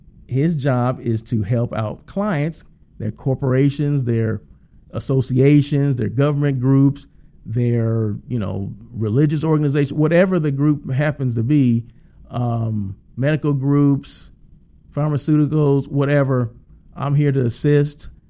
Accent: Blythe, California, United States; I'm from Blythe, California, which is, sits on the California-Arizona border. And yeah, it's in the desert for the most part.

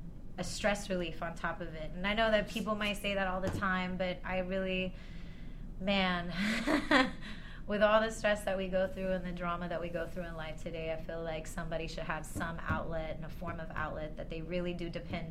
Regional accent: Dallas, Texas, United States; I was born and raised in Dallas, Texas.

